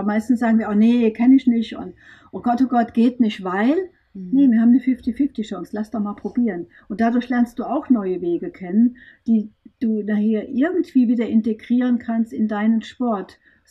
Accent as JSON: {"language": "German", "region": "Rhineland-Palatinate", "country": "Germany", "tie": "born or raised there", "said": "Ich bin hier bei uns in Rheinland-Pfalz im Westerwald groß geworden, da gibt es kein Open Water."}